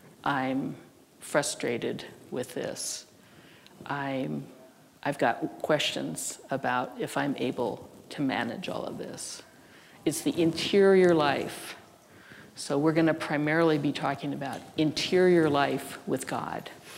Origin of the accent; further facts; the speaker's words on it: Redmond, Washington, United States; I'm from Redmond, Washington